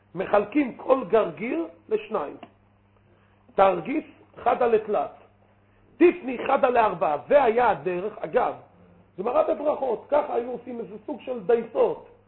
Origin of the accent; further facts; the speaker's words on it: Jerusalem, Jerusalem District, Israel; זאת אומרת, הכוונה, בבית וגן. שם באמת המקולת היה פתוח כל היום.